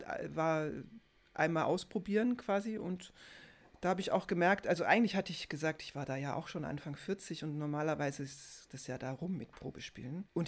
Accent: Baden-Württemberg, Germany; ich komme so richtig aus Schwaben vom Land, Agglomeration Stuttgart, zwischen Stuttgart und Heilbronn.

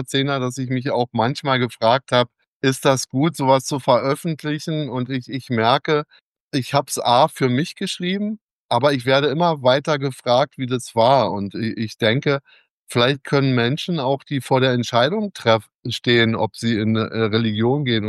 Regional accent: Berlin, Germany; Ich bin in Deutschlands größter Hochhaussiedlung groß geworden, dem Märkischen Viertel Berlin. Und da haben zeitweise 60.000 Menschen gewohnt auf ein paar Quadratkilometern.

